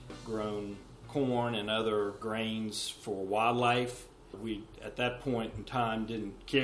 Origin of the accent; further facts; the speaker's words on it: Charleston, South Carolina, United States; from Charleston, South Carolina, and I'm 4th generation here at Lavington Farms.